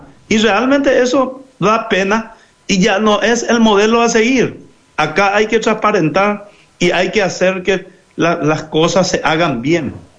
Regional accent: Paraguay; Si finalmente todos somos paraguayos

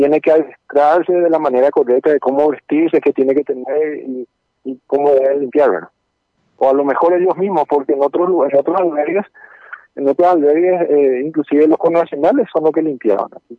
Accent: Ayolas, Misiones, Paraguay; Yo soy ayolense, soy la autora de Bermeja, ayolense.

